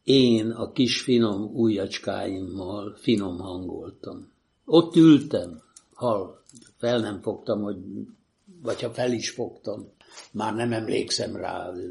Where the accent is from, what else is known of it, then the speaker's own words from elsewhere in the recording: Monok, Borsod-Abaúj-Zemplén, Hungary; 56-ban én 8,5 éves suhanc gyerek vagyok. A faluban ez Monok, a szülőhelyem.